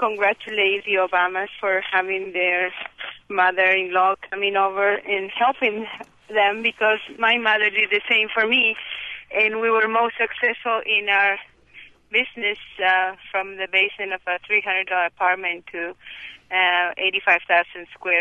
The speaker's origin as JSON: {"language": "English", "country": "Peru", "moved": "as an adult", "lives_now": "United States", "said": "I'm from Peru. I came to the United States in 1982 and got married."}